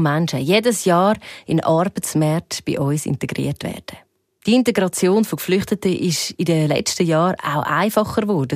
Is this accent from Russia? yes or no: no; Switzerland; Das war mir gar nicht so bewusst gewesen, dass da wirklich das Individuum so Beachtung bekommt bei uns in der Schweiz.